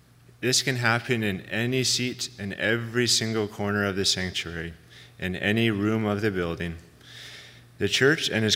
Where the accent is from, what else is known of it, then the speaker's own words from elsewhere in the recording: Langley, British Columbia, Canada; I was born and raised in Langley, BC, into a loving and caring family. Our family isn't big, according to our traditional Dutch culture and heritage, at least.